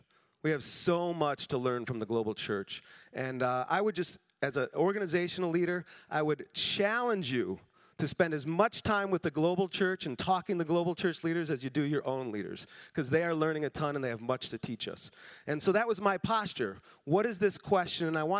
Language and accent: English; Chicago, Illinois, United States; I don't hunt because I'm from Chicago